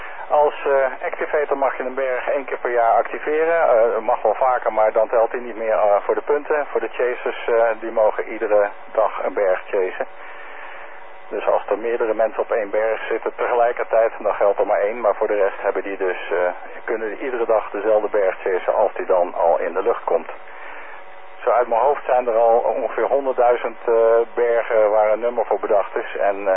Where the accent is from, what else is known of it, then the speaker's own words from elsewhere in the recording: Netherlands; En ja, voor mij als Nederlander is dat dus in de vakantie.